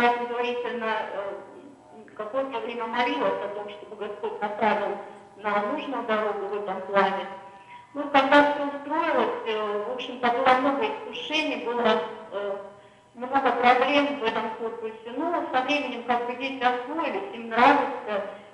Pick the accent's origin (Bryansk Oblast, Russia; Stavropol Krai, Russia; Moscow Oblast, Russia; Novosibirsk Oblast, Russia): Stavropol Krai, Russia; я из Ставропольского края.